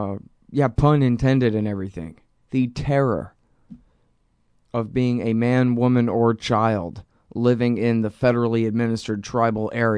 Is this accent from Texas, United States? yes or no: yes; Austin, Texas, United States; You know, I'm from Austin, where no one has ever done an air campaign of bombing my town.